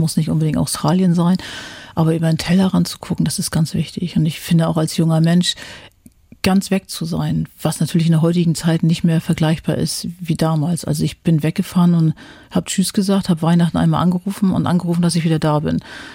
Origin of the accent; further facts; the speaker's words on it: Germany; Da dachte ich immer so als Deutsche, na, wenn das jetzt nicht mal irgendwie ein Hintergrund ist oder was die jetzt von einem wollen.